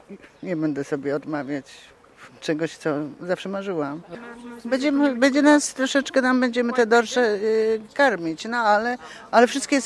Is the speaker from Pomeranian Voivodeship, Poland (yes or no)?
no; Bielsko-Biała, Silesian Voivodeship, Poland; ze Śląska jestem jedna i tak się cieszę.